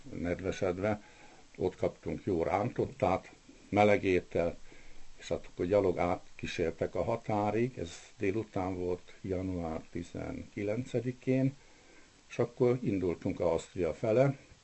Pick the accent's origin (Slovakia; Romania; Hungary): Hungary; Velence, Fejér; én Velencéről jöttem